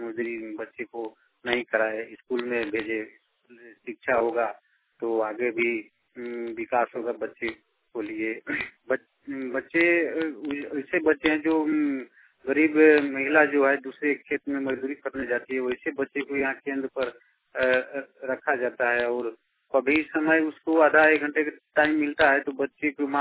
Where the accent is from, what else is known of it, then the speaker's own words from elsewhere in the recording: Bihar, India; घर परशुरामपुर थाना त्रिपुरिया जिला पूर्वी चंपारण बिहार का रहने वाला। इसे हमारे गांव में अधिकांश गरीब बस्ती है, अनुसूचित जाति और महादलित का बस्ती है।